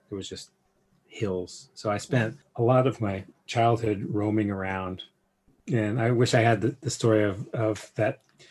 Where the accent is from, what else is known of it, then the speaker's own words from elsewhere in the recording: Hollywood, California, United States; born there; Well, yeah, I was born in Hollywood.